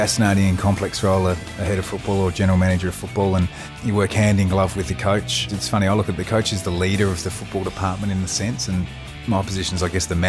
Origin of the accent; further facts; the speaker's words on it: Adelaide, South Australia, Australia; And growing up in Adelaide, for me, that was sort of like the mid-80s.